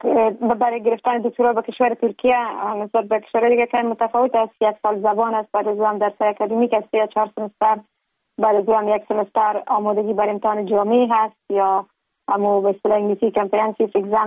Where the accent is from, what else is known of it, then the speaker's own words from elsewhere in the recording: Kabul, Afghanistan; now in Ankara, Turkey; در شهر کابل متولد شدیم، مکتب را در لیسه عالی آریانا به اتمام رساندیم، لیسانس و مستری خود از دانشکده روانشناسی دانشگاه کابل به دست آوردیم